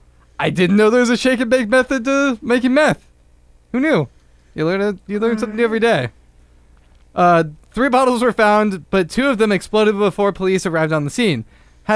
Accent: Puyallup, Washington, United States; I'm from Puyallup, so people are always just like, is it Puyallup?

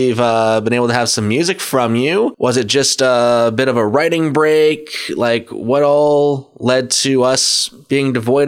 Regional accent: Brampton, Ontario, Canada; so not too far where I'm from Brampton

